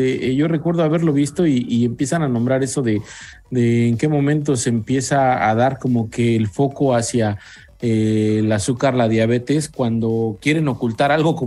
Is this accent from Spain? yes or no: no; Mexico; nosotros como mexicanos, pues obviamente estamos acostumbrados, crecimos y decimos que nuestros productos son los mejores porque los venimos consumiendo desde la infancia